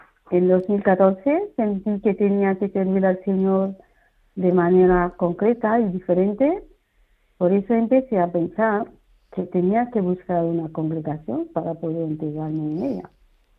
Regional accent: Haiti; soy haitiana.

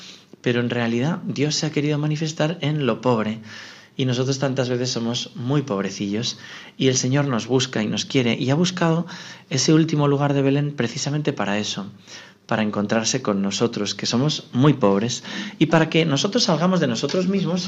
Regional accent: Navarre, Spain; A mí me cautiva de alegría, por ejemplo, cantarle así, porque yo soy navarro.

